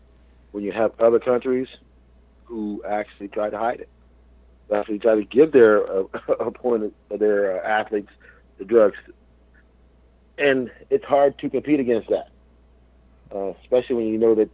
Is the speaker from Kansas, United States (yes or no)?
yes; Kansas, United States; To be recognized by my hometown, my home state, it's a great honor. It's a great honor because I feel proud. I'm proud that I came from Kansas.